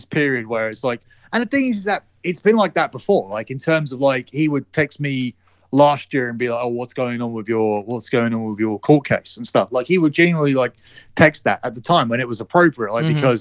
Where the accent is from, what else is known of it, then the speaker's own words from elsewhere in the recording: United Kingdom; we're two British people that are exactly the same age who met in England before he even got signed by the WWE.